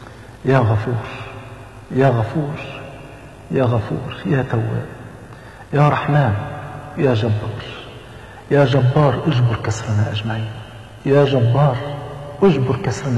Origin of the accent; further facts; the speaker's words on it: Egypt; سواء اخ لينا كمصريين